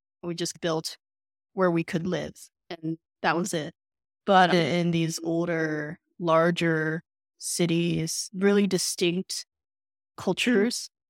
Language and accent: English; Boston, Massachusetts, United States; I'm from Boston, so I like that.